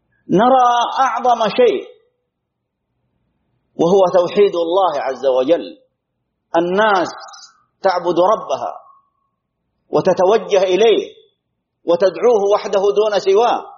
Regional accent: Saudi Arabia; هذه البلاد، بلادنا المملكة العربية السعودية

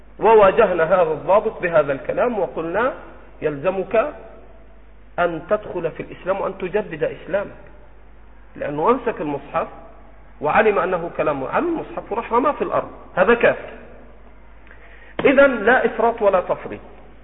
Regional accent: Egypt; accent: Egyptian; على لهجتنا المصرية

